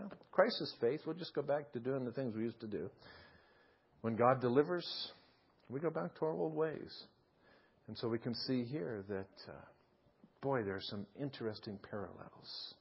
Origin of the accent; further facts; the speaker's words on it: United States; It bothers me because I'm an American citizen and I love this country.